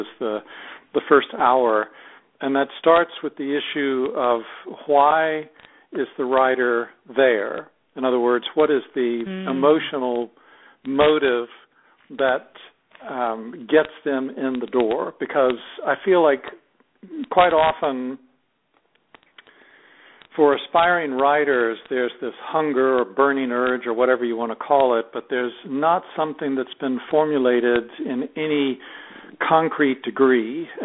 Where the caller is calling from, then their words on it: England, United Kingdom; I'm actually calling from England for this.